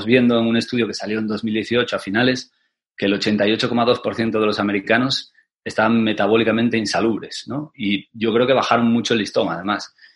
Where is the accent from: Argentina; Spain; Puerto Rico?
Spain; Asturias; aquí en mi pueblo, en Asturias, donde vivo